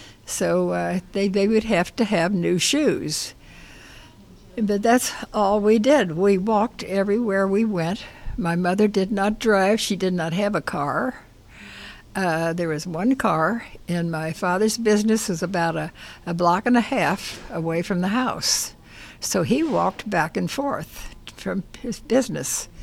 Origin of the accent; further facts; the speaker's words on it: Cincinnati, Ohio, United States; I have lived here for about 30 years. I'm originally from Cincinnati.